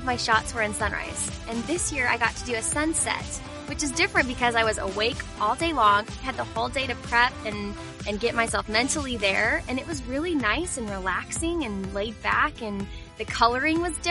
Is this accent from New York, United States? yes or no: no; Springfield, Missouri, United States; I am from Springfield, Missouri, and I turned out to be a Chiefs cheerleader to be a part of this amazing city.